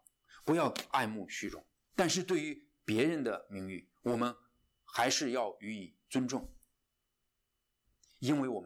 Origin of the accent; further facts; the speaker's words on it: China; 在我们中国人的文化里，普遍缺乏对真理和真相的重视